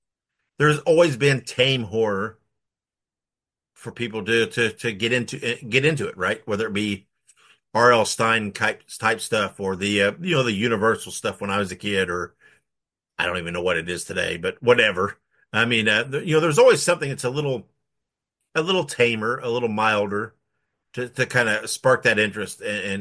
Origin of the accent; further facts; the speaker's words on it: Indiana, United States; I'm introduced to horror by watching the local horror host when I grew up in Indiana was Sammy Terry, and on watching his show.